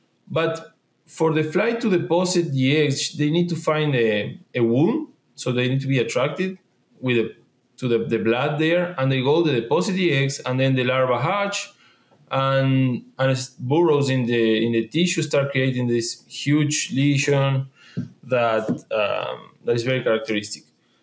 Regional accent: Argentina; English is a second language; moved away as an adult; I grew up in Argentina. I lived there until the age of 28, 27, I think.

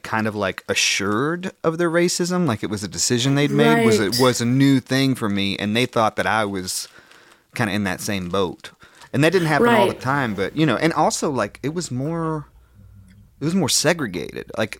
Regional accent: the South, United States; I could shamefully report plenty of racist things that I overheard and experienced as a child growing up in the South.

